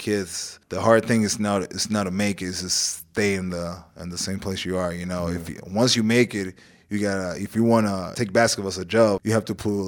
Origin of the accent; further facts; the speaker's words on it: Uruguay; Well, me as a guy growing up in Uruguay and being there, as a young kid who always want to play European basketball